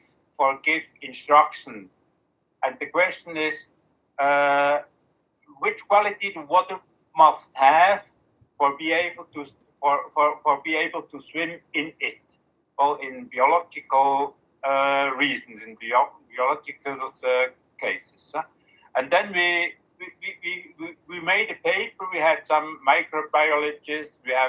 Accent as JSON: {"language": "English", "country": "Switzerland", "accent": "Swiss", "second_language": "English", "said": "I'm from Switzerland, and my English is very bad. Huh? You hear it? It's Swiss English."}